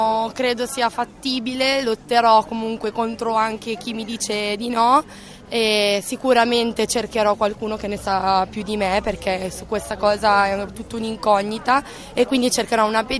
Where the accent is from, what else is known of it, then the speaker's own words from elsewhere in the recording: Milan, Lombardy, Italy; Noi siamo di Milano.